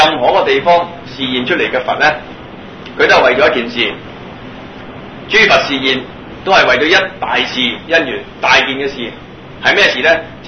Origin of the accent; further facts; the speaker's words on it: China; 我哋中國人啦，就以中國嚟講咧